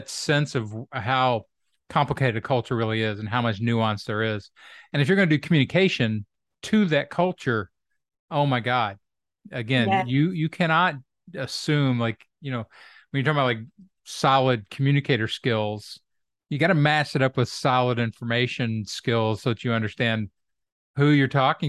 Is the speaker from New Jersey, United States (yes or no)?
no; Kentucky, United States; also born or lived in North Carolina; I grew up in Kentucky, which is on the border of the South and the Midwest. And for a while I moved to North Carolina.